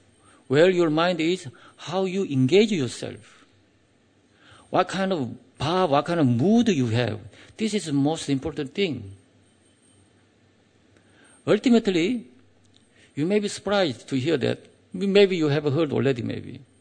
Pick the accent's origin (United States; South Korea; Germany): South Korea; English is a second language; And the normal answer is, yeah, I'm from Korea.